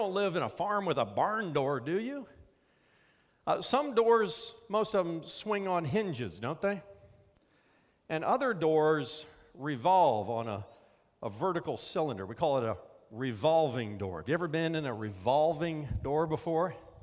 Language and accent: English; Indiana, United States; I grew up in Indiana near cornfields. We had maybe 1 or 2 tall buildings in our downtown